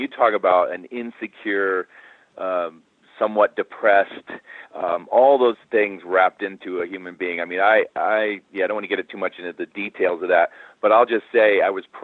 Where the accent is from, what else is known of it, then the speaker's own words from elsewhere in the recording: North Carolina, United States; We spend the summers in North Carolina. I mean, I'm from North Carolina. We spend the summers at the beach in North Carolina